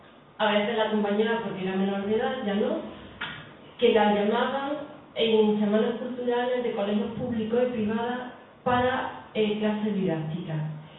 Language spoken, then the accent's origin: Spanish; Córdoba, Andalusia, Spain; Yo soy cordobesa, ¿no?